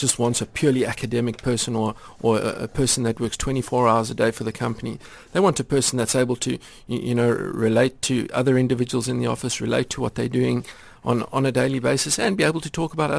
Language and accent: English; South Africa; I finished my undergraduate degree in South